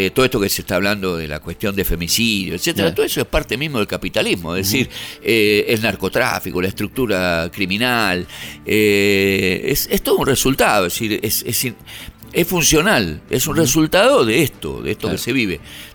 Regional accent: Bolivia; cuando yo soy boliviano

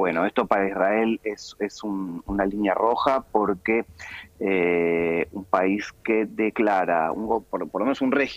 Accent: Argentina; Yo no quiero menospreciarnos como argentinos

